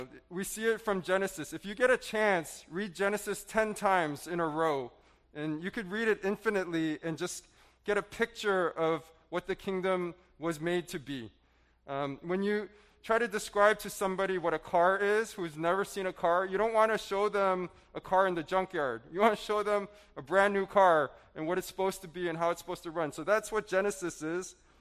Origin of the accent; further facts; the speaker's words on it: Chicago, Illinois, United States; also born or lived in Portland, Oregon / India; We're from originally from Portland, Oregon, but I did grow up in Chicago. Glenbrook North, Spartans.